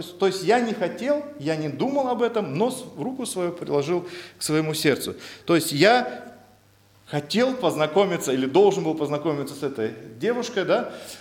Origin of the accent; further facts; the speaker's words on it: Siberia, Russia; Когда мы были детьми, мы родом сами из Сибири, то было и очень интересно.